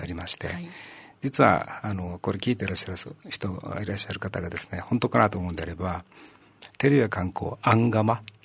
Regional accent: Ishigaki, Okinawa, Japan; 私が八重山、石垣島出身なんで、

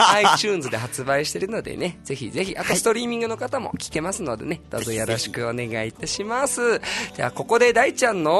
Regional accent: Nagoya, Aichi, Japan; もしかしたら、名古屋人だからね、はい、俺。

